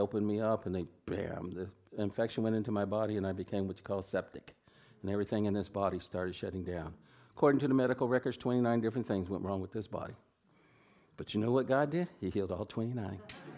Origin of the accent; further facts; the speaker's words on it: Atwater, California, United States; I'm not a Virginian. And I was raised in California. Okay. I was raised down in this valley, little town called Atwater. Dad was in the military, and we got stationed there years ago.